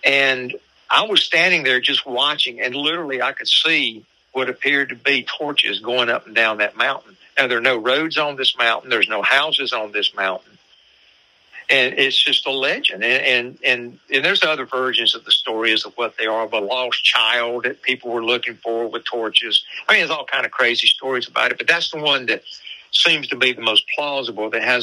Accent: Gaffney, South Carolina, United States; born there; Well, see, I was born in Gaffney. Mm-hmm. And I came down here a long time ago.

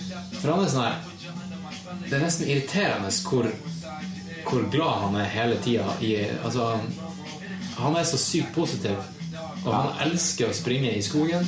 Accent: Tromsø, Troms, Norway; Jeg var jo hjemme i Tromsø i sommer.

